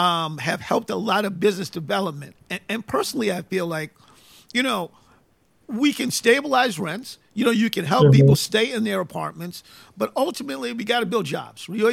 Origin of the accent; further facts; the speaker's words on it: New York, United States; I was talking to somebody the other day, and I was reminding them, you know, I am originally from New York